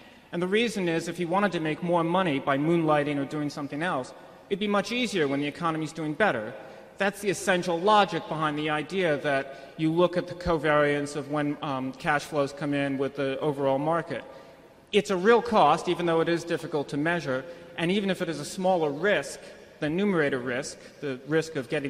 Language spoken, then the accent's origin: English; Arlington, Virginia, United States; from Arlington, Virginia.